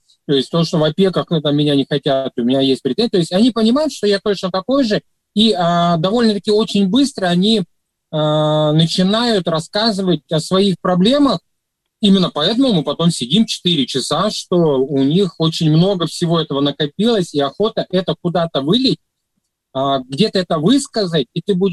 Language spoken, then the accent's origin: Russian; Kazan, Tatarstan, Russia; то есть я из Казани